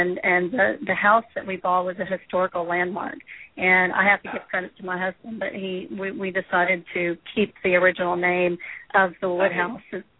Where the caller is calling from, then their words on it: Victoria, Texas, United States; I'm calling from Victoria, Texas.